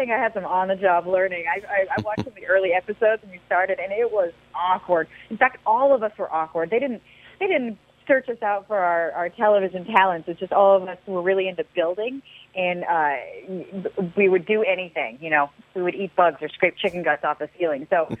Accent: Los Gatos, California, United States; now in San Francisco, United States; Well, you know, I loved growing up in Los Gatos. It was a really fun, safe town. We didn't have to lock our doors, but, you know, I went to college in San Francisco, and I've been there ever since.

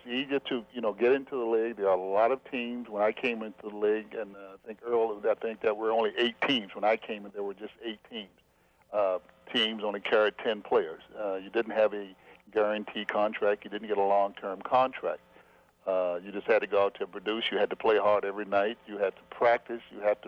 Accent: Washington, District of Columbia, United States; Well, Ron, I grew up in Washington, D.C., and at the time I was growing up, Washington, D.C. was a segregated city.

